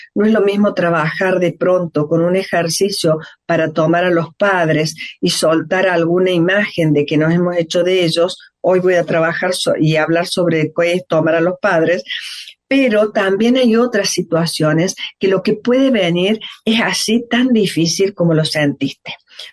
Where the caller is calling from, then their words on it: Córdoba, Argentina; te escucho desde Don Torcuato, Buenos Aires, Argentina, soy cordobesa